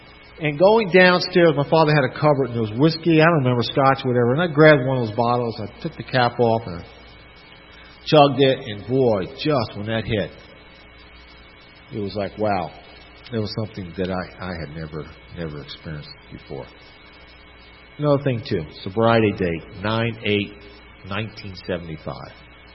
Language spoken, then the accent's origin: English; New York, United States; also born or lived in Valdosta, Georgia; And I was born here in Valdosta, Georgia. My father was in the Air Force at the time. And I have two brothers. And after my father got in the service, we went back to New York. And I lived there for about 18 years.